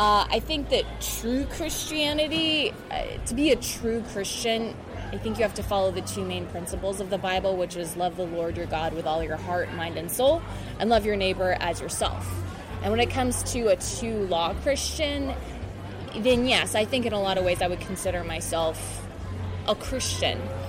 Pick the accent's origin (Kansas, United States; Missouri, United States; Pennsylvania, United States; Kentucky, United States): Pennsylvania, United States; now in New York, United States; Pennsylvania.